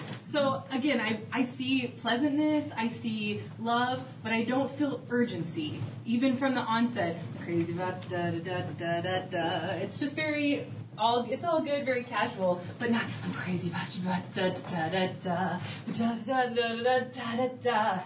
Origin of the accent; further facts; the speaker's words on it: St. Louis, Missouri, United States; I'm actually from CSD originally. I grew up here in St. Louis